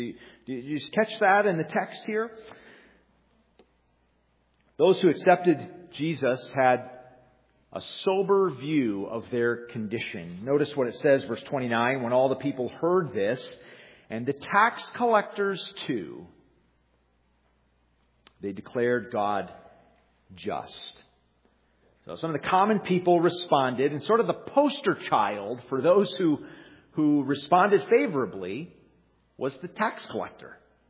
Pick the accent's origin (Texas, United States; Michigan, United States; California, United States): Michigan, United States; Detroit; I'm from Detroit, but I go back to the Palace and even the Silver Dome in terms of my sports attendance over there.